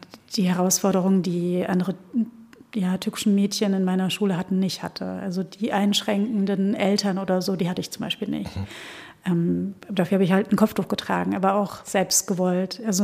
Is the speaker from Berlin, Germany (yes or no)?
no; Rhineland-Palatinate, Germany; Das war natürlich zu meiner Zeit, zu der ich aufgewachsen bin in der Pfalz, nicht so.